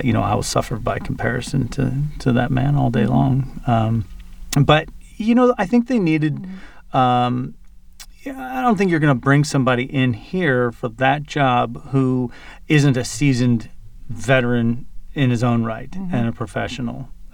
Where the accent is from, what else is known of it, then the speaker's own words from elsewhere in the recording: Milford, Pennsylvania, United States; Milford, Pennsylvania is home, which is, if you look at it on a map, everybody get out your maps, top northeast corner of Pennsylvania, New York, New Jersey, and Pennsylvania all meet in one little spot right there.